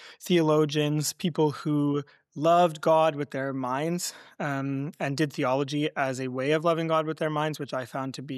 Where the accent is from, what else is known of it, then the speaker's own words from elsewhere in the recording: Alberta, Canada; I'm originally an Alberta boy, so I grew up just outside Edmonton, big family, lots of siblings and cousins, and spent most of my life in Alberta.